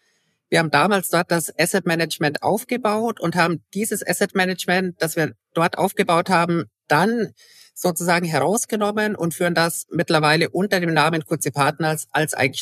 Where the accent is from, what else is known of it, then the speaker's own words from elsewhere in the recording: Rosenheim, Bavaria, Germany; also born or lived in Munich; Genau, geboren in München und aufgewachsen aber in Rosenheim, also nochmal ein Stück südlicher.